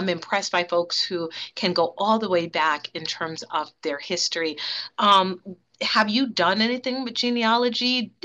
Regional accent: Bronx, New York, United States; Like I'm a city person, right? I grew up in the Bronx

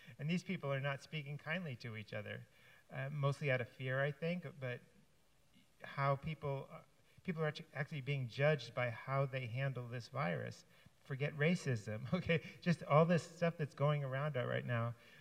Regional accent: Massachusetts, United States; When I grew up in Massachusetts, it was really popular back then.

